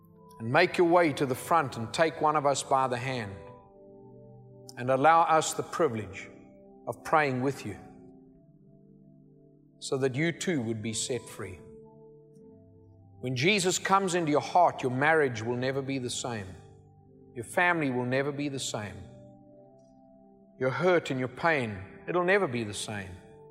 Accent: United States; "Well, I'm from America." "No. No." I say, "Yes, I am. I'm an American."

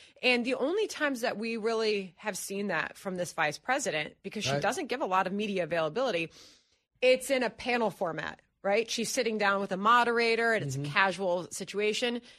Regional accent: Chicago, Illinois, United States; I think about my hometown of Chicago and what they have dealt with there

